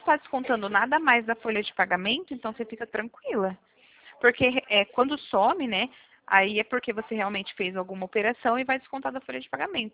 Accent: Cordeirópolis, São Paulo, Brazil; Não, eu não sou de Bauru. Eu sou perto. Eu acho que dá uma hora e meia de Bauru. Eu sou de Cordeirópolis, perto de Limeira, Piracicaba.

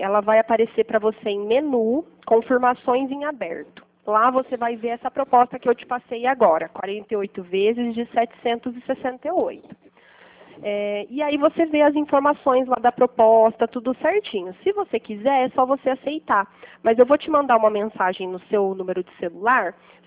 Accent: Pirassununga, São Paulo, Brazil; Eu sou de Pirassununga

